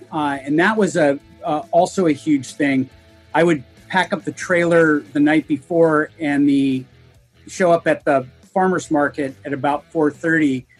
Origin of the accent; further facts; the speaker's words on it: Issaquah, Washington, United States; from Issaquah, Washington.